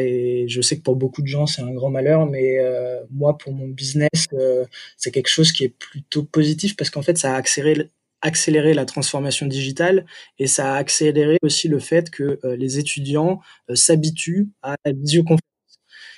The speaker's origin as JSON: {"language": "French", "region": "Île-de-France", "country": "France", "said": "parce que moi, je viens de la Seine-et-Marne"}